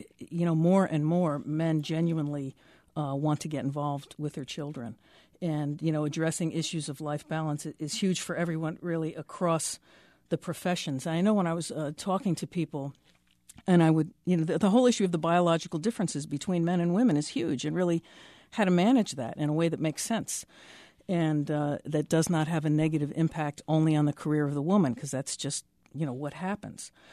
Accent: New Jersey, United States; where I grew up in North Jersey.

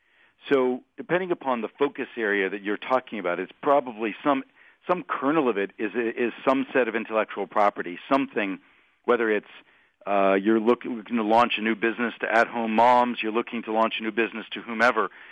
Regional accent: Pittsburgh, Pennsylvania, United States; growing up in Pittsburgh, an immigrant Italian family, the struggles that my family had in the 70s of being unemployed

